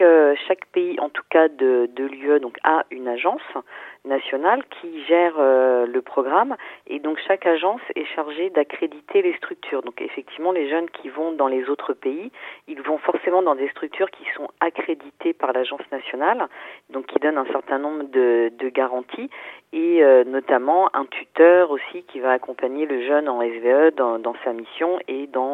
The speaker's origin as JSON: {"language": "French", "country": "France", "said": "comme les associations chez nous en France"}